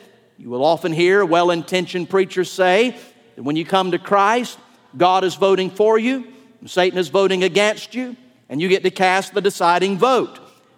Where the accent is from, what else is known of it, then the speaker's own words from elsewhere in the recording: Atlanta, Georgia, United States; born there; I was born on September the 8th, 19, none of your business. It was in Atlanta, Georgia, where my parents lived at the time, and I was born on their 7th anniversary.